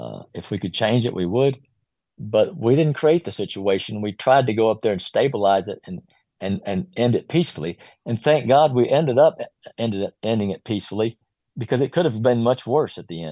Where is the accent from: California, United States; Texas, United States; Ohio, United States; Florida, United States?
Texas, United States; I'll call out the NRA on this because I grew up in Texas, okay?